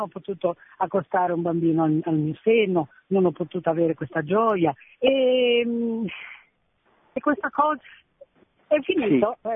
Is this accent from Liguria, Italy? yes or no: yes; Genoa, Liguria, Italy; Sono di Genova, però adesso sono in Valtellina.